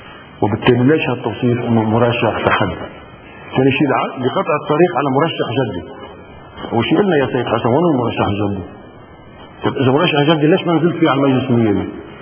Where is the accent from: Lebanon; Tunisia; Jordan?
Lebanon; أنا كوطني لبناني مواطن عادي مواطن لبناني عادي ما بقبل الكلام